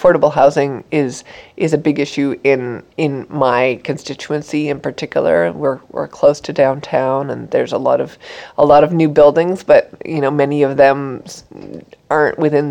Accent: Newfoundland and Labrador, Canada; Where I grew up in Newfoundland, I used to always go to the cenotaph with my father.

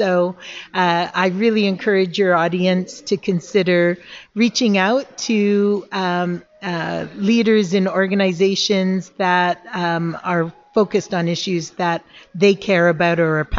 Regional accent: Edmonton, Alberta, Canada; My background is I grew up in Edmonton, Alberta. While I come from a government family

